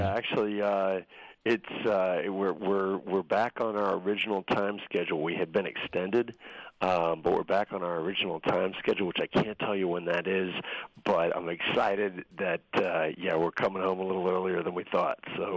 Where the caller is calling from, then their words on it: Kuwait; I'm calling from Kuwait.